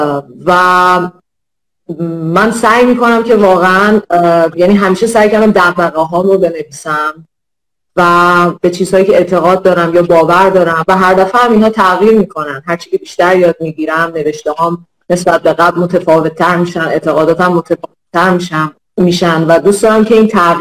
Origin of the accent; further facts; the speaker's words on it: Iran; بیشتر عمرم من توی ایران گذروندم و کاملا با در واقع قوانینش، مشکلاتش و فرهنگش کاملا آشنام و خودم خب توی خانواده ایرانی بزرگ شدم